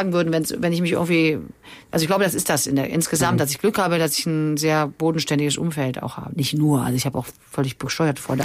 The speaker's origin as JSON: {"language": "German", "town": "Viersen", "region": "North Rhine-Westphalia", "country": "Germany", "tie": "born or raised there", "lives_now": "Cologne, Germany", "said": "Köln ist meine Heimat geworden. Ne? Also die Heimat ist klar das, wo man sich zu Hause fühlt. Ne? Und meine Heimat ist trotzdem nicht, also Viersen ist deswegen nicht mehr nicht Heimat, aber jetzt ist mein Lebensmittelpunkt Köln."}